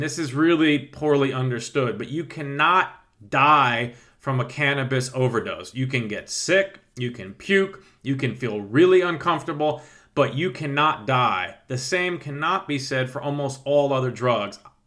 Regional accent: California, United States; now my home state of California.

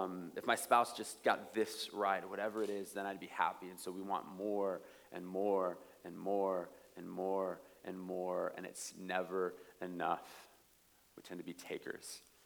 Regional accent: Chula Vista, California, United States; I am from West Chula Vista and I'm in Cape Town in this Airbnb that I did not pay for.

